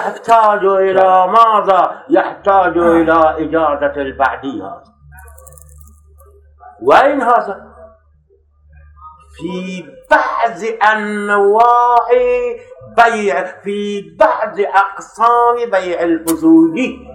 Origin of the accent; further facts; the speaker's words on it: Pakistan; accent: Pakistani; Arabic is a second language; أنا عربيتي باكستاني، وإذا استشكلتم في الدرس أو تكلمتم عربيتي يروح، لأن عربيتي باكستانية